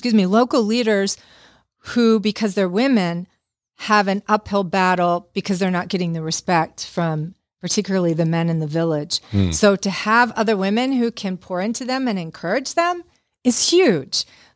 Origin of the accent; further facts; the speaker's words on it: Baltimore, Maryland, United States; And I'm from Baltimore. Need I say more?